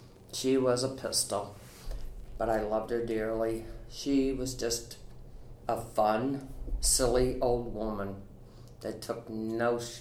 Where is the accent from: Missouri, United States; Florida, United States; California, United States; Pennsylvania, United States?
Missouri, United States; St. Louis; I was born and raised in St. Louis, lived in North St. Louis by Chinook Park, went to Riverview Gardens High School. When I was 21, I moved out and moved to the city.